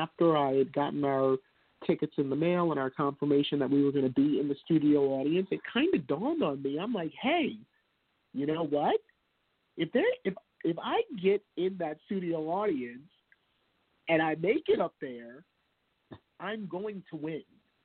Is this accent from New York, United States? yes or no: yes; New York, United States; now in Los Angeles, United States; you know, as a New Yorker out in LA, go on The Price is Right.